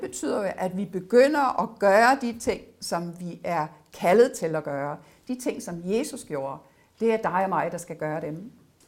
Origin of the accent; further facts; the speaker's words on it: Næstved, Zealand, Denmark; jeg kommer jo over fra Næstved